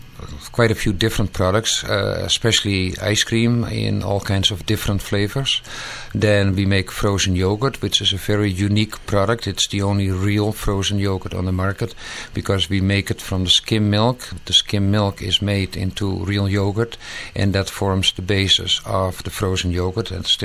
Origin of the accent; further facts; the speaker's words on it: Netherlands; English is a second language; moved away as an adult; now in Canada; It all started in 1980 when we immigrated from Holland to Canada to the present location.